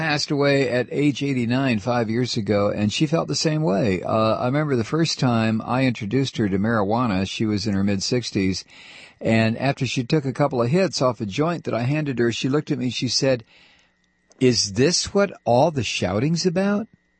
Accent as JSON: {"language": "English", "town": "Toledo", "region": "Ohio", "country": "United States", "tie": "born or raised there", "lives_now": "Atlanta, United States", "said": "Oh, you work in Toledo. That's my hometown."}